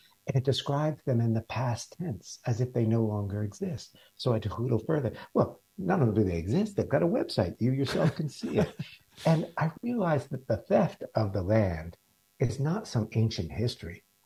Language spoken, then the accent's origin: English; East Coast, United States; I part of it was because I was driving east to west, and I'm from the East Coast.